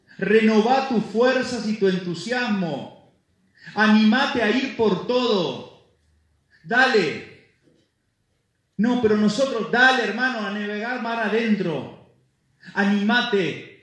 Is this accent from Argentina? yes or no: yes; Argentina; somos argentinos desesperanzados, tristones, de brazos caídos. Y también como cristianos